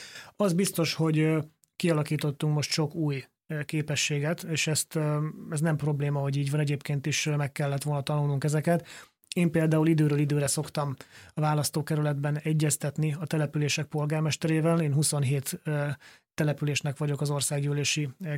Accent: Heves, Hungary; Én Heves megyei származású vagyok, Heves megyei országgyűlési képviselő vagyok

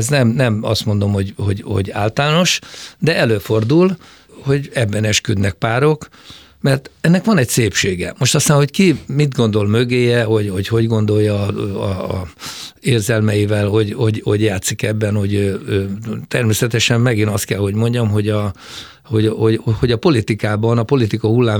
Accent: Hungary; mindig kérdezték, hogy mi milyen nemzetiségűek vagyunk, azt hitték, németek vagyunk, hogy én szőke voltam, a nővérem is ki, és akkor mondták, hogy magyarok

